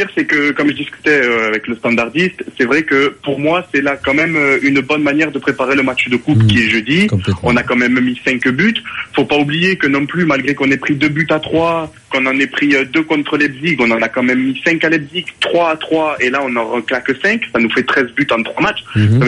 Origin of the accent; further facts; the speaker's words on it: Marseille, Provence-Alpes-Côte d'Azur, France; moi, personnellement, en tant que Marseillais, on espérait un faux pas de Lyon.